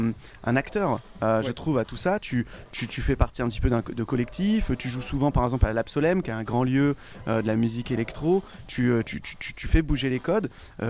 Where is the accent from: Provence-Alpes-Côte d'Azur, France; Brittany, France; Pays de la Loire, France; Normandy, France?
Provence-Alpes-Côte d'Azur, France; Marseille; Alors, je suis pas né à Marseille, mais je suis provençal et j'ai vécu toute mon adolescence et mes premières soirées et tout à Marseille, etc.